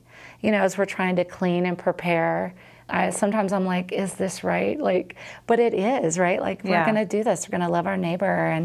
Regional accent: Texas, United States; Like, I'm from Texas, you know? I'm a Californian, but you know what I mean.

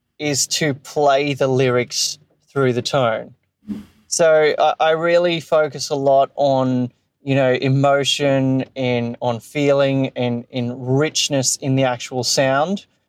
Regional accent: Brisbane, Queensland, Australia; I'm from Brisbane, Australia.

